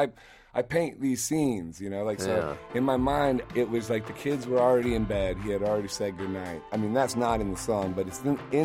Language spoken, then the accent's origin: English; Akron, Ohio, United States; I never thought Steinway was going to say anything about me in my life when I was growing up in Akron.